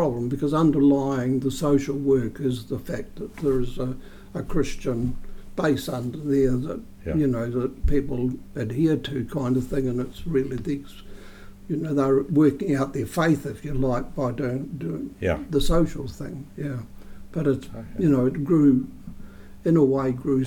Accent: Leeston, Canterbury, New Zealand; born there; I was born in Leeston because they were stationed in Leeston with the Salvation Army.

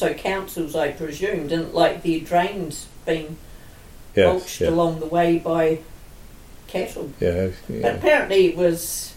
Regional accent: South Island, New Zealand; I come from the South Island

